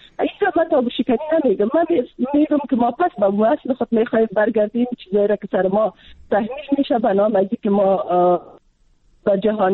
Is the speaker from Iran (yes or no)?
no; Afghanistan; من خودم از یک منطقه پشتون نشین افغانستان هستم. ما در قریه ما هیچ خانم روی پت نمیکرد، یک چادر سر میکرد و زمین میرفت کار میکرد.